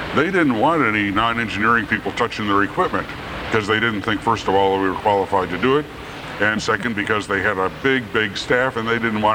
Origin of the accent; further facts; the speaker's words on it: Napoleon, North Dakota, United States; After I'd been there about 3 weeks, my hometown newspaper showed up. My dad ran the Napoleon Homestead in Napoleon, North Dakota.